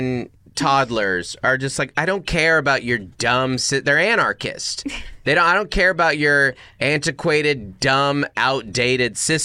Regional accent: Pacific Northwest, United States; we grew up in the Northwest, so we would go to school in the dark.

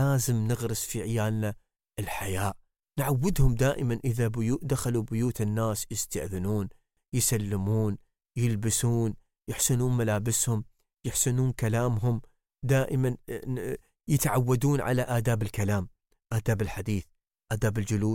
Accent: United Arab Emirates; نحن كمجتمع إماراتي، مجتمع عربي، مجتمع مسلم، عندنا عادات، عندنا تقاليد، عندنا سنع.

